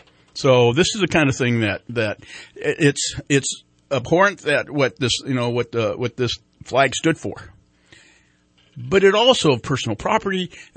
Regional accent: Georgia, United States; also born or lived in North Carolina / Virginia / Tennessee; I am from that neck of the woods. I grew up in Georgia and North Carolina and Virginia and Tennessee. I mean, I grew up there.

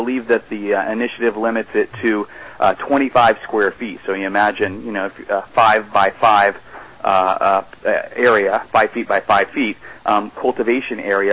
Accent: Texas, United States; I grew up in Texas, and I know that it is still the case there

